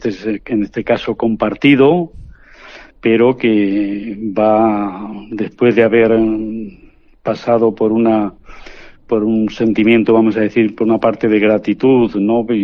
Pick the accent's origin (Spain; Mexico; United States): Spain; Ávila, Castile and León; now in Plasencia, Spain; yo soy de Ávila Sur, de la sería como la continuación de la Vera, ¿no? La continuación de la Vera hacia Madrid.